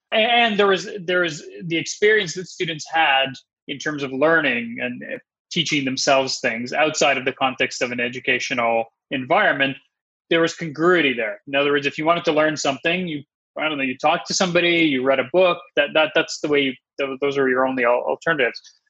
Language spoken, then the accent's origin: English; Canada; also born or lived in Russia; Well, originally from Russia. I was born in Russia, but I went most of my schooling. It was in Canada.